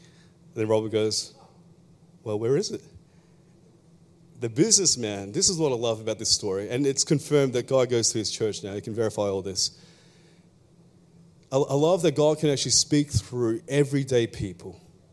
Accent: Philippines; not the Filipinos, the Philippians, I'm Filipino.

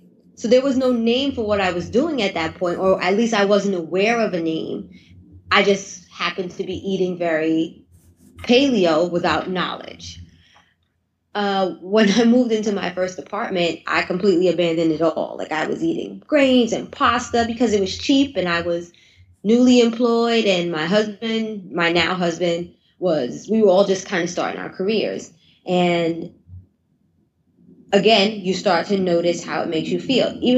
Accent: Brooklyn, New York, United States; So I grew up in Brooklyn, and my mother is from South Carolina.

